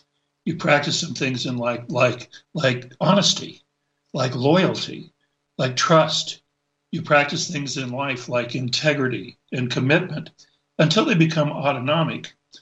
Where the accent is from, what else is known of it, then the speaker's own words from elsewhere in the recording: Oraibi, Arizona, United States; also born or lived in New Mexico / Utah; we grew up on Indian reservations in Arizona and New Mexico and Utah. And so I lived my early life in a little Hopi village called Oribe.